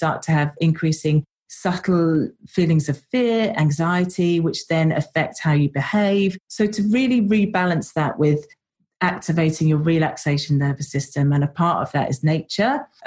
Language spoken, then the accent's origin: English; United Kingdom; I grew up just outside of London and it's in a fairly rural area next door to a farm.